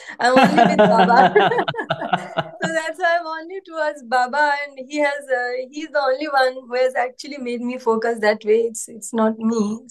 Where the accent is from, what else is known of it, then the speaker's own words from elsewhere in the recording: Nepal; But I'm from Nepal, so I've never been to India.